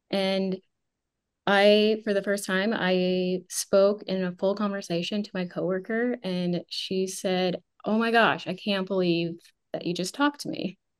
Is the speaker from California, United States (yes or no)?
no; Nebraska, United States; a member of Congress from my home state of Nebraska remembered my artwork